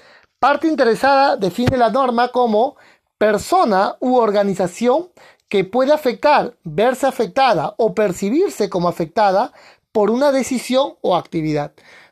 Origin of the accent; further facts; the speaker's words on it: Peru; la representación al que estaba trabajando en mi país, en Perú.